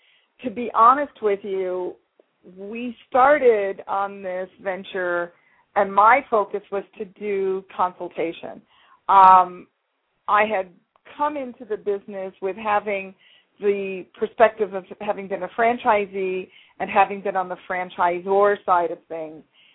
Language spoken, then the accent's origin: English; New York, United States; now in California, United States; Now, I'm a New Yorker that transplanted to California for the weather.